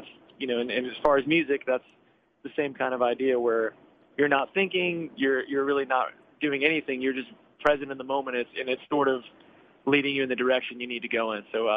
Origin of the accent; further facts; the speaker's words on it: Massachusetts, United States; now in Austin, United States; Yeah, I grew up in outside of Boston, up in the Northeast, so I am a total transplant.